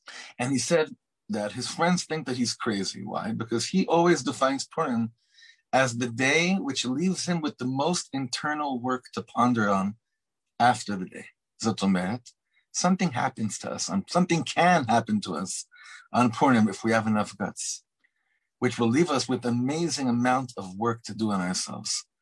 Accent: Beverly Hills, California, United States; for instance, I come from Beverly Hills, right?

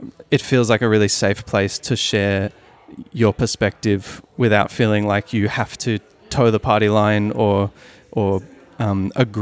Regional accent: Sydney, New South Wales, Australia; now in Melbourne, Australia; it started because I'm from Sydney, and I wound up moving to Melbourne to study

